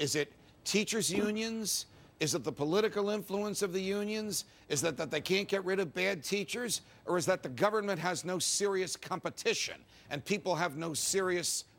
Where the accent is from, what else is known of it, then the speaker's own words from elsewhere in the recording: New Jersey, United States; In my home state of New Jersey, where teachers make no contribution whatsoever to their pensions